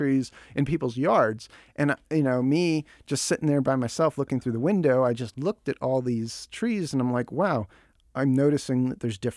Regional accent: Jupiter, Florida, United States; So I was born in Miami and we lived in an area that used to be called Perrine. Now it's called Palmetto Bay for the first 2 years of my life. And then we moved here.

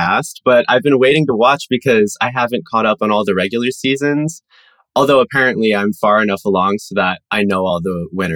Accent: Des Plaines, Illinois, United States; I'm from Illinois, so just one of those other Midwest states that start with an I. Mm-hmm. Born and raised in Des Plaines, which is a suburb of Chicago

